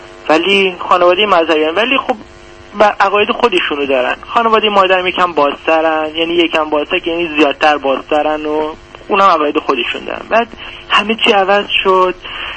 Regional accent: Iran; moved away; من از ایران اومدم باهاش،

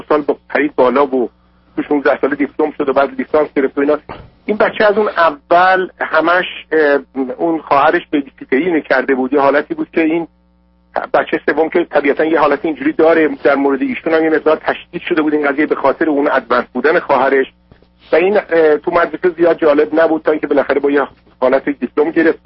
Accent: Iran; moved away; چون بالاخره من 20 سال تو خارج از ایران هستم

